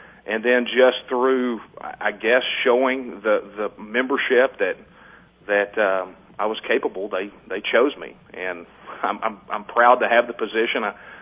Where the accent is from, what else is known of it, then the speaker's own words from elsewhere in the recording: Texas, United States; there's a certain pride that goes along with it and a certain national sense that goes along with being a Texan.